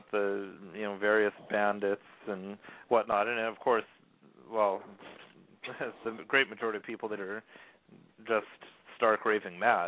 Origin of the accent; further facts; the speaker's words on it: Canada; Well, we're both Canadian